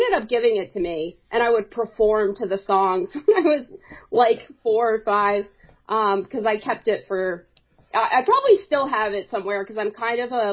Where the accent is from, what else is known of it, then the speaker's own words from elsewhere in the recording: Bluefield, West Virginia, United States; born there; I was born in Bluefield, West Virginia. And we lived with my great-grandfather.